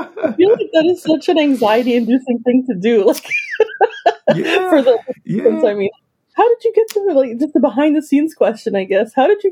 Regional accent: Canada; as a Canadian

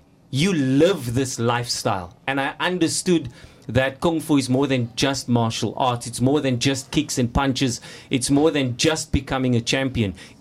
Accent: Mitchell's Plain, Western Cape, South Africa; I come from humble beginnings. I grew up in Rocklands, Mitchell's Plain, where my student Lance actually comes from. And I rose from there.

